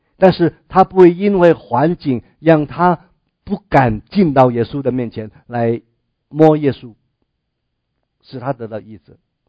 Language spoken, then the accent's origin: Chinese; China; 就好像我们中国人拜偶像一样